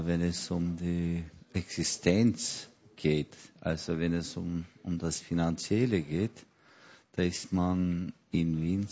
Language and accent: German; Turkey; first language Kurdish; German is a second language; dort habe ich bis zu meinem 7. Lebensjahr nur Kurdisch gesprochen. Mit 7 Jahren bin ich gleich in einer türkischen Schule gewesen